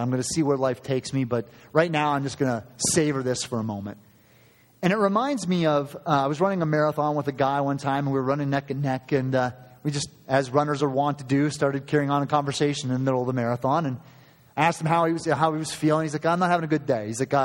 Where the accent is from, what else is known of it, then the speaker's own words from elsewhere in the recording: Titusville, Pennsylvania, United States; in my hometown of Titusville